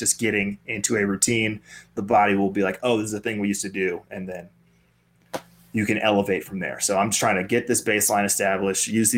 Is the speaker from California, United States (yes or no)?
yes; California, United States; because again, I'm from California, I'm not trying to drive in the snow right now.